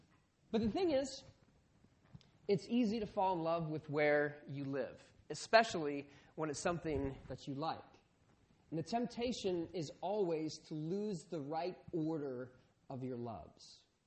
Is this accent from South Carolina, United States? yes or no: no; Philadelphia, Pennsylvania, United States; born there; So actually, I'm not from Texas. I was born in Philadelphia.